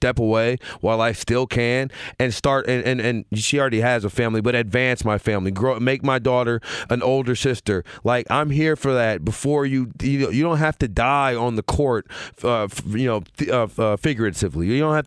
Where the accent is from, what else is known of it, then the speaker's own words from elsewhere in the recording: Louisiana, United States; I just didn't grow up. I grew up in Louisiana. All we watched was football.